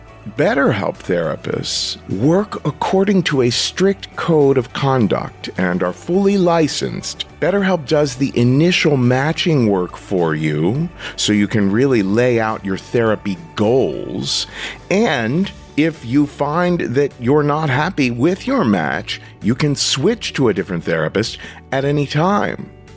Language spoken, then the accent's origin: English; Ohio, United States; when I was growing up in Ohio, I was just always fantasizing